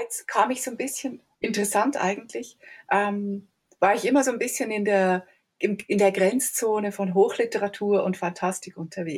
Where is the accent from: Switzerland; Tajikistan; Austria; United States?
Switzerland; Als Schweizer Kritikerin